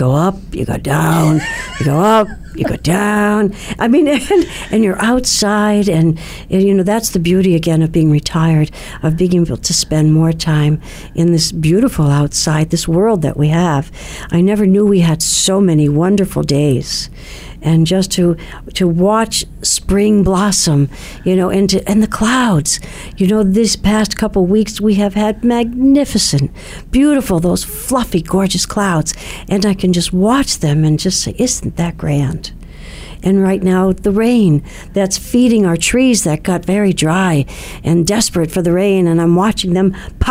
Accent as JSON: {"language": "English", "town": "Hartford", "region": "Connecticut", "country": "United States", "tie": "born or raised there", "said": "Growing up in Hartford, we had chicken. Neighbors had chicken coops"}